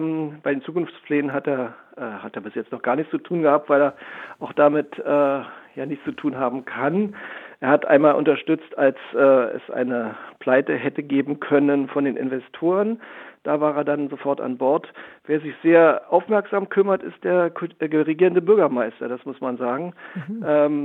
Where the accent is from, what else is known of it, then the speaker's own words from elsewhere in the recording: Berlin, Germany; Also ich bin ja auch Berliner